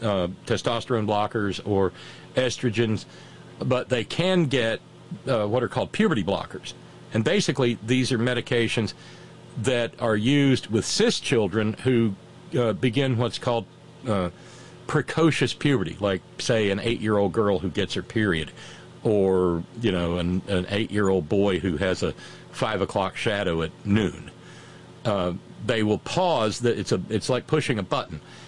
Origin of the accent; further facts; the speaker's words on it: Alabama, United States; now in West Virginia, United States; I was born and raised in Alabama. I live in West Virginia now.